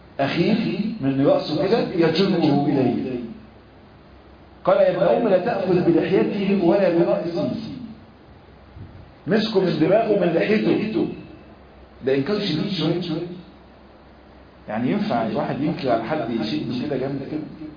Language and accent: Arabic; Egypt